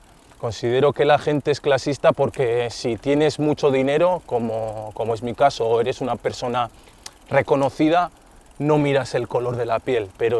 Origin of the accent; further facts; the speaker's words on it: Basque Country, Spain; Y yo me siento vasco como se sienten todos mis compañeros, ¿no?